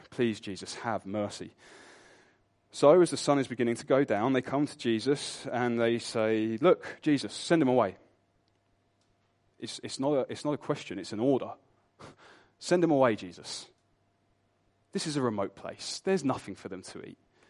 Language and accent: English; United Kingdom; We're British, so we'll have a dialogue in our head going, oh, they've gone too far this time.